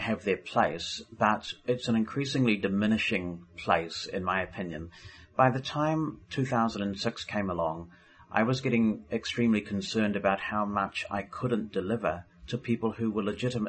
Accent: New Zealand; But also growing up in New Zealand

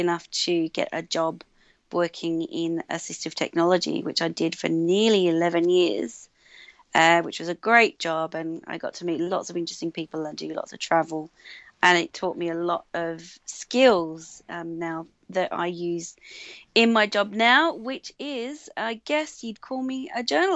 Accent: Australia; now in England, United Kingdom; I was going to start by saying I'm Australian, but you all kind of know that, but that's what I lead with over here in England.

